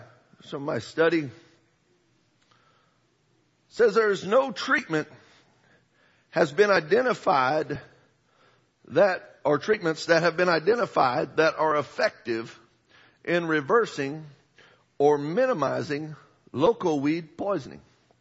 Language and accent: English; Southwest, United States; I was raised in the Southwest and very familiar with this pestilence.